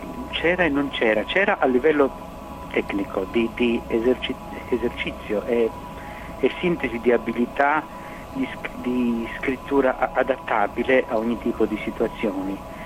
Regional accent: Sardinia, Italy; moved away as an adult; now in Bologna, Italy; anche quando mi riconoscono subito come sardo, dopo 25 anni che sono qui a Bologna.

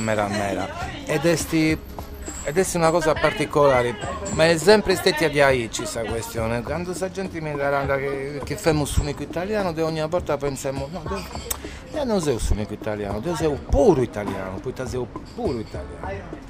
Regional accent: Sardinia, Italy; Io sono sardo

